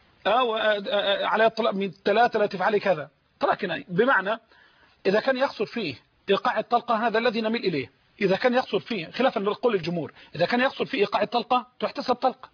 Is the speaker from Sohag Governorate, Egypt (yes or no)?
no; Dakahlia, Egypt; في قريتي ديم الشلت مركز ذكرنا الزقالية، ديم الشلت مركز ذكرنس دقالية بلدي دي مشلت